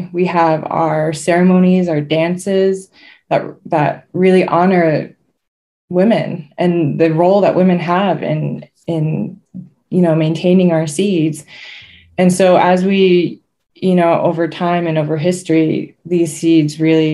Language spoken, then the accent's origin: English; New York, United States; I'm from the Seneca Nation.